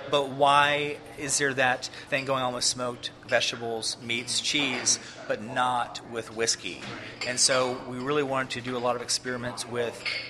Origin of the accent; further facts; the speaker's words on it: Nashville, Tennessee, United States; also born or lived in New York City; I'm from Nashville, but I lived in New York City for 9 years.